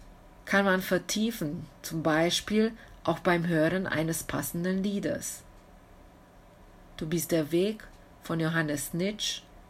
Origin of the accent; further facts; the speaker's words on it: Arad, Arad County, Romania; now in Germany; vergoldete Worte, die auf dem Rathaus von meiner Heimatstadt Arad, Rumänien zu sehen sind